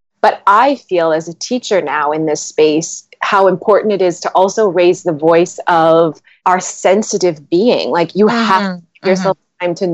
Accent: North Dakota, United States; I grew up in North Dakota. My parents both had really stable jobs.

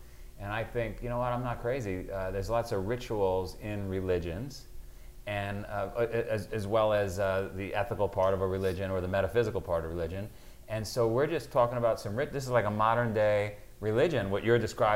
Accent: Queens, New York, United States; So check this out. I grew up in Queens.

